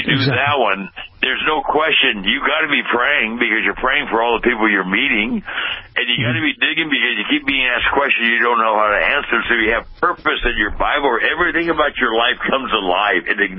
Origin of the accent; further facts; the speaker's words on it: Pasadena, California, United States; But my parents begged me to go to this Christian school in our town. I was born and raised in Pasadena. It was Pasadena College.